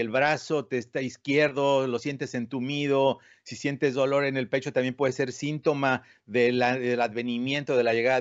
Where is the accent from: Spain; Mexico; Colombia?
Mexico; como venimos de México